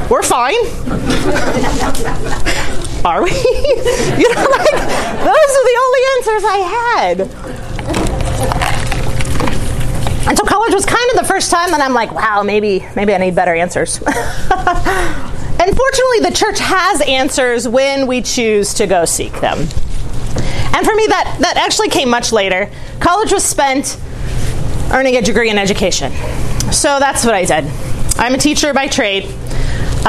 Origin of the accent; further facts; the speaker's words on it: Pilsen, Kansas, United States; because I grew up in Pilsen, Kansas. So if you know where Pilsen is, it's very similar, right?